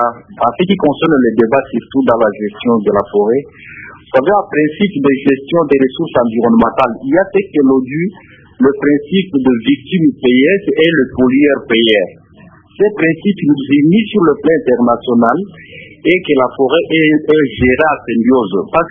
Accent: DR Congo; chez nous, à la République démocratique du Congo

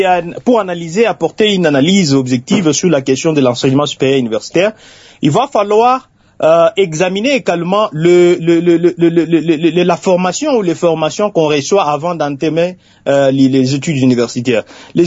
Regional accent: Mbuji-Mayi, Kasaï-Oriental, DR Congo; Allez-y chez moi à Mujimaï, allez-y à Tilenge, allez-y à Goma, allez-y à Lualaba.

